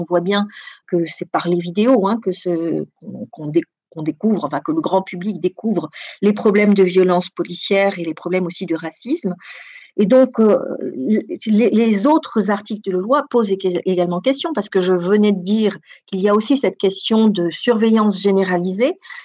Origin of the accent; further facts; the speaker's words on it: New Caledonia; Et moi, je viens de Nouvelle-Calédonie